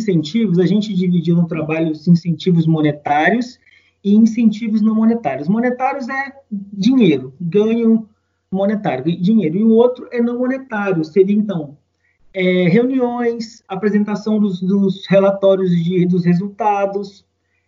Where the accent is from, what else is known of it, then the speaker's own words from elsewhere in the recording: Ponte Nova, Minas Gerais, Brazil; born there; os hospitais ficam em Minas Gerais, na cidade onde eu nasci, aqui em Ponte Nova